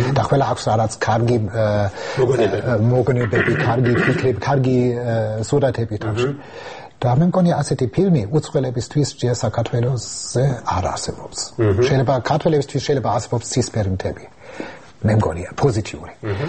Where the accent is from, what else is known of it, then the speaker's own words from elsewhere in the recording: Germany; Georgian is a second language; now in Georgia; ხედავ გარედან ჩემი გერმანული ფსიქოლოგიით და ჩემი ბავშვობიდან, ჩემი მოგონებები რაც მე მაქვს გერმანიდან